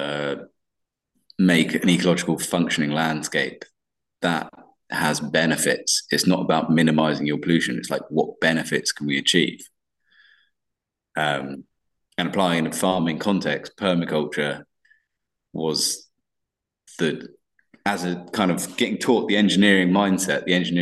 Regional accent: London, United Kingdom; I grew up in London, then did a master's in civil and environmental engineering in Leeds.

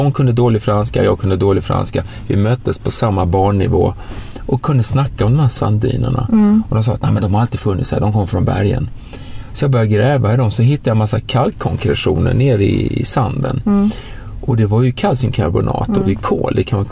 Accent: Skanör, Skåne, Sweden; also born or lived in Malmö / Småland; Jag är född i Malmö, uppväxt söder om Malmö i Skanör, en liten halvö längst ner. Bott i Småland, västkusten. Föräldrarna kom från Stockholm, släkten är från Norrland och Norge.

